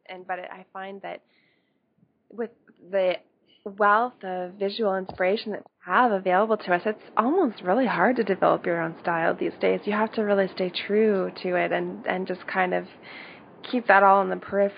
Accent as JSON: {"language": "English", "region": "Ontario", "country": "Canada", "said": "Yes, I'm from Ontario, and I live in a region called Muskoka, which is. It's a largely seasonal community, but I live here full time."}